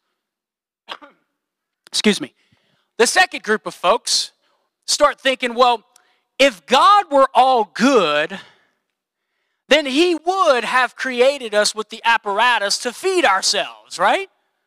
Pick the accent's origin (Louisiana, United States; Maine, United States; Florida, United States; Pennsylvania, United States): Louisiana, United States; And as a Cajun, I would have been going out of my mind because I want that food.